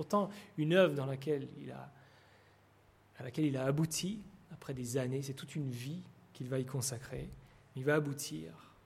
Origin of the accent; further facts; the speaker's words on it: Romandy, Switzerland; Alain Oudercet a grandi dans la région où j'ai grandi, en Suisse romande.